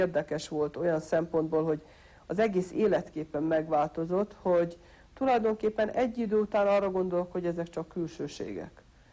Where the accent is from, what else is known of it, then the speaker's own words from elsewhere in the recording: Hungary; mindenhol, ahol mondtam, hogy Magyarországról vagyok és Magyarországról származok